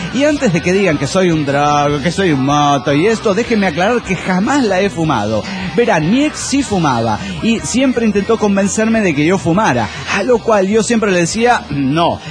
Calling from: Chihuahua, Mexico; de Chihuahua, México, señor.

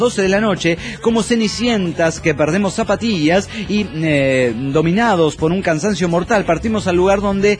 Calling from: Viale, Entre Ríos, Argentina; de Viale, Argentina, che.

